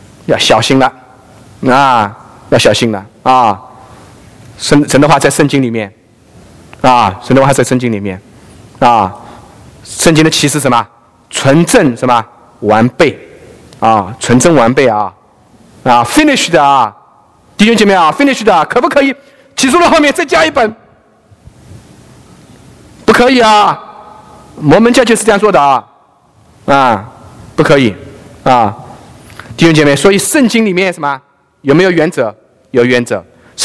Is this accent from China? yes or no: yes; China; 这个我们大陆人啊，这个词啊，很这个说了算啊